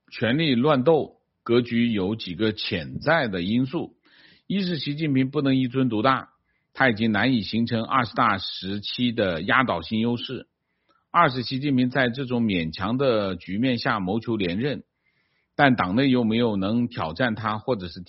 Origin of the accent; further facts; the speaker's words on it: Guangdong, China; accent: Cantonese; 我们广东话叫牙忍